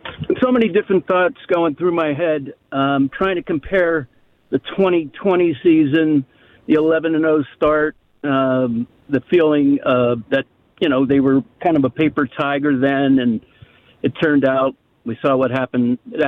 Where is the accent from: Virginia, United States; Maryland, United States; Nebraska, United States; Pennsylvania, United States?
Pennsylvania, United States; Pittsburgh; moved away as an adult; also born or lived in New Jersey; now in North Carolina, United States; I grew up in Pittsburgh, and I retired down to North Carolina with a 35-year stop in New Jersey.